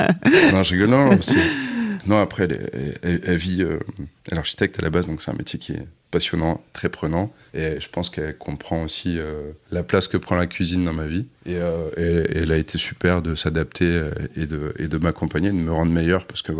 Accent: Bordeaux, Nouvelle-Aquitaine, France; On est de Bordeaux, donc forcément, de ce nom même.

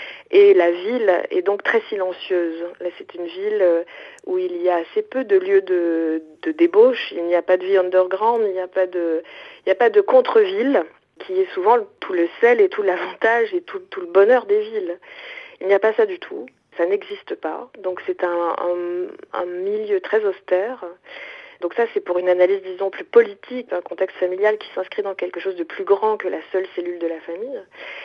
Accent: Quebec, Canada; accent: Quebec; now in France; le fait, par exemple, d'avoir modifié mon accent, j'avais un accent québécois.

